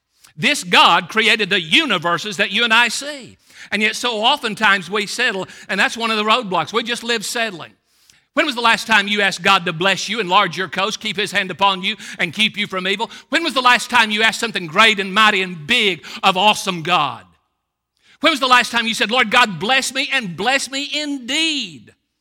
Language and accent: English; Middlesboro, Kentucky, United States; If there was ever a place that helped you orient toward unworthiness, it was where I grew up in Middlesboro, Kentucky.